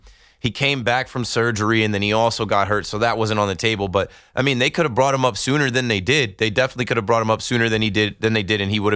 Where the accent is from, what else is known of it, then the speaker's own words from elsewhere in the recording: New Jersey, United States; I like Volpe. I'm from Jersey. I like that he's from Jersey.